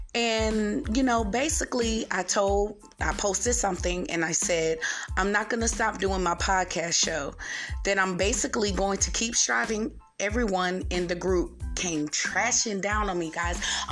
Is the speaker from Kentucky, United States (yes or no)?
no; Raleigh, North Carolina, United States; People, I have never been so embarrassed in my hometown. That is my hometown, Raleigh, North Carolina.